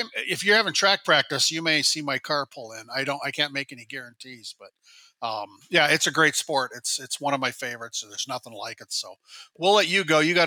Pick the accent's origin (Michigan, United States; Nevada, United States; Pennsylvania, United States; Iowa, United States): Iowa, United States; you know, I grew up in Iowa and track's always been a big thing down there.